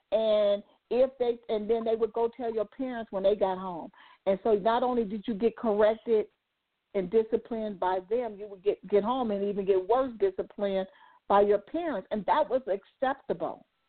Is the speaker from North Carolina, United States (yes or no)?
no; Compton, California, United States; And, you know, I grew up in Compton. And I remember that neighborhood, you know.